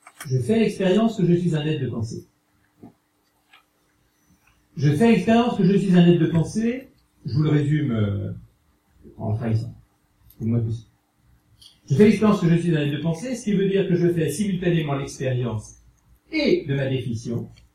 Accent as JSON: {"language": "French", "town": "Vèze", "region": "Auvergne-Rhône-Alpes", "country": "France", "tie": "born there", "said": "Je suis né à Vèze en 1926"}